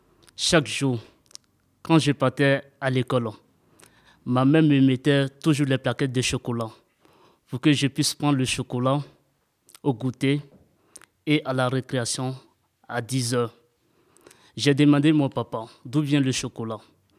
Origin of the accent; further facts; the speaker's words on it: Côte d’Ivoire; Et moi, je suis ivoirien. Donc, j'aime beaucoup le nom chocolat. Pour moi, c'est comme rendre hommage à mon pays.